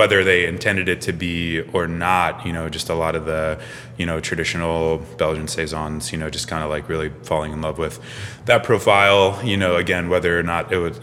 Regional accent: Cleveland, Ohio, United States; I'm from Cleveland, so.

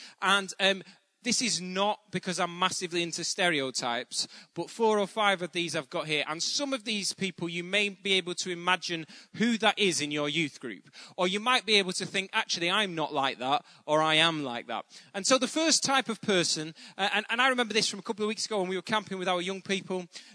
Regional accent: North West England, United Kingdom; I'm from Bolton, which is about 12 miles outside of Manchester. So I am from the north, which I view as a good thing. Unfortunately, some of you may struggle to understand my accent.

